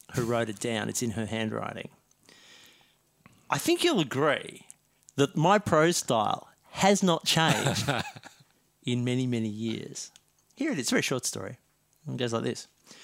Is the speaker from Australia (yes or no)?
yes; Brisbane, Queensland, Australia; Like I come from Brisbaneite.